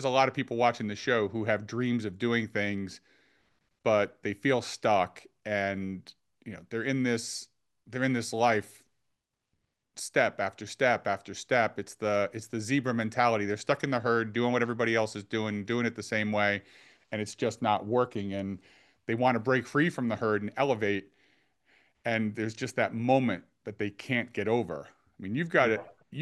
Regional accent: Providence, Rhode Island, United States; some of the audience knows that I grew up in Providence, Rhode Island, which is relatively small. You know, it's the smallest state in the country here in the US.

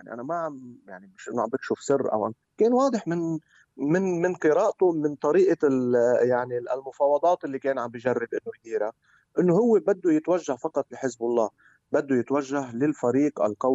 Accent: Lebanon; إلى أي مدى كلبنانيين نستطيع إنه نضل مرتبطين بهذا الوضع؟

